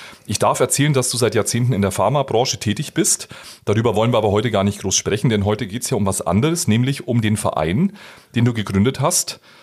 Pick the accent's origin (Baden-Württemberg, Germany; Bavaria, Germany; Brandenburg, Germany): Bavaria, Germany; Du bist gebürtiger Oberbayer, bist wie ich aus Bayern